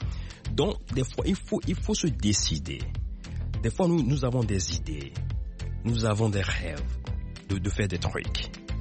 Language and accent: French; Lomé, Maritime, Togo; now in Omaha, United States